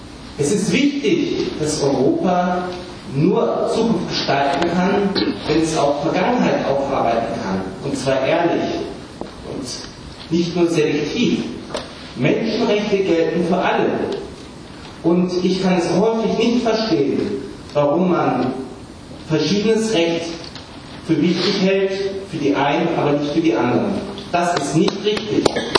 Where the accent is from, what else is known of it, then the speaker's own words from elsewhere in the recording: Switzerland; Ein besonderes Erlebnis auch, als Schweizer die Kaiserhymne singen zu dürfen.